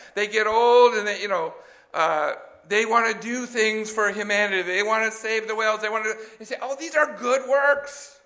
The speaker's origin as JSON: {"language": "English", "region": "California", "country": "United States", "tie": "born or raised there", "said": "I grew up in California."}